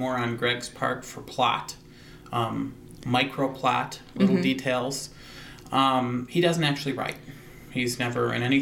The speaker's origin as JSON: {"language": "English", "town": "Owosso", "region": "Michigan", "country": "United States", "tie": "born or raised there", "also_born_or_lived": "Flint", "said": "I grew up in the Flint area, and then moved quickly to a small town, Owosso."}